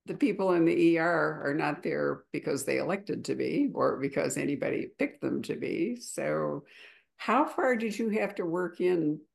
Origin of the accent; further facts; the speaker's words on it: Chicago, Illinois, United States; I grew up in Chicago, so it was fun.